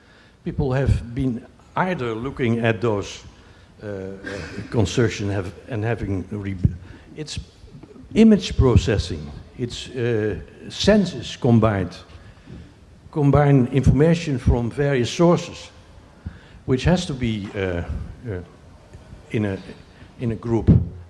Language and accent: English; Netherlands; English is a second language; I'm from the Netherlands, and we are not polite.